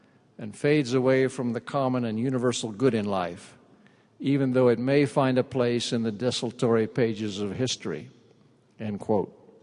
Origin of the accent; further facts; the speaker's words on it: New Jersey, United States; moved away as an adult; When I came to BYU from New Jersey as a freshman, my grandparents met me and took me to my dormitory on campus.